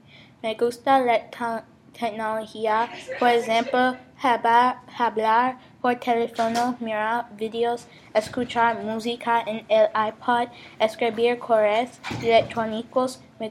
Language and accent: Spanish; Memphis, Tennessee, United States; Spanish is a second language; Soy de Memphis, Tennessee.